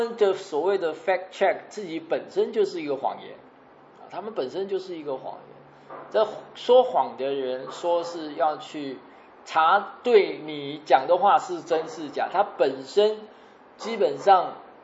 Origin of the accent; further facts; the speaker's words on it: United States; 我们美国人不可以再让川普再当四年总统